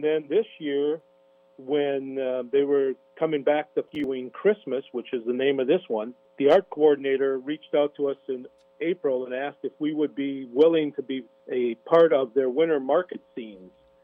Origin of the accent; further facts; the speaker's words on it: Olivia, Minnesota, United States; I grew up in Olivia, graduated from Olivia High School before it became Bold back in 1980.